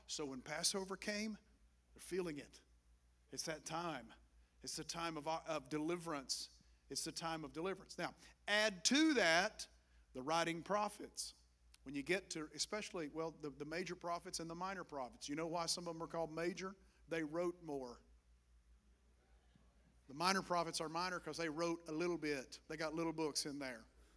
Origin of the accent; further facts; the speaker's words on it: Appalachia, United States; hey, I'm from the Appalachian Mountains, so I'm so far back in the holler.